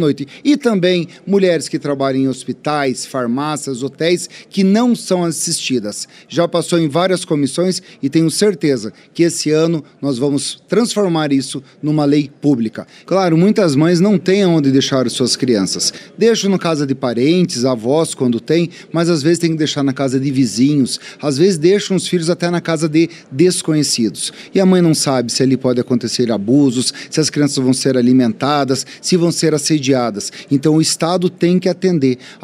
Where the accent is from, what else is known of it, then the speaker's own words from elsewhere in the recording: Paraná, Brazil; principalmente para mim que sou do Paraná. A minha região oeste, como norte do Paraná